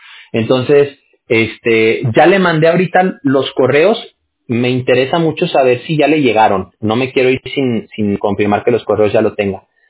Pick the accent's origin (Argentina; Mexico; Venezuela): Mexico; Yo, por ejemplo, que soy mexicano. Te lo aclaro porque muchas veces hay gente que se saca de onda con el acento.